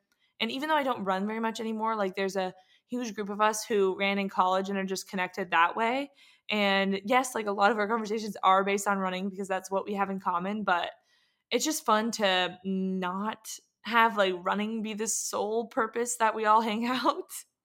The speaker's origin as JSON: {"language": "English", "town": "Carlsbad", "region": "California", "country": "United States", "tie": "born or raised there", "also_born_or_lived": "San Diego", "said": "I was living in California. That's where I grew up. I grew up in San Diego, Carlsbad specifically."}